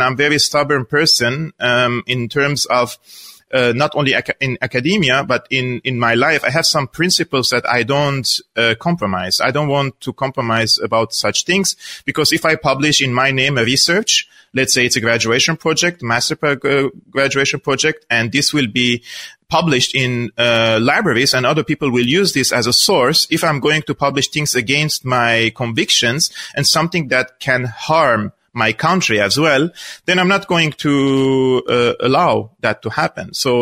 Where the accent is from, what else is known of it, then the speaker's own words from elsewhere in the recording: Aleppo, Aleppo Governorate, Syria; also born or lived in Damascus, Syria; Now, I was born in Aleppo. I studied in Aleppo, my elementary, secondary school. And then I pursued my higher education in university in Damascus.